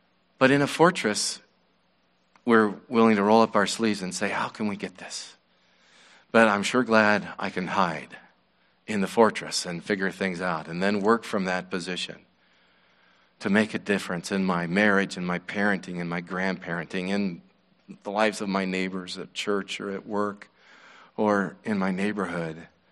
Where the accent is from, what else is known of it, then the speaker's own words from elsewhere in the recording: Wyoming, United States; Where I was raised in Wyoming, it's the largest national elk refuge in North America.